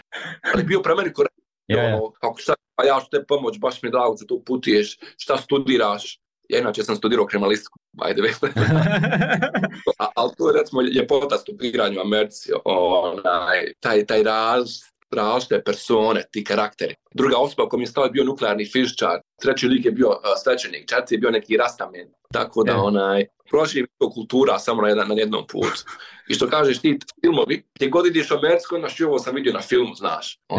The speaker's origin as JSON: {"language": "Bosnian", "country": "Bosnia & Herzegovina", "said": "ja sam iz Bosne i Hercegovine"}